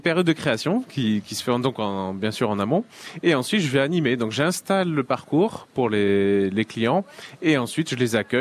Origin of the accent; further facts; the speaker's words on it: Lille, Hauts-de-France, France; Alors moi je suis originaire de Lille, mais je suis arrivé il y a une dizaine d'années déjà en Picardie maritime.